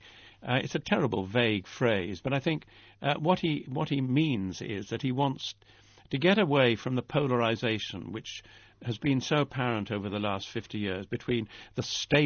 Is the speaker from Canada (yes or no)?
no; Wales, United Kingdom; For instance, I regard myself as Welsh, but a British citizen, a Christian by religion, and a European by culture.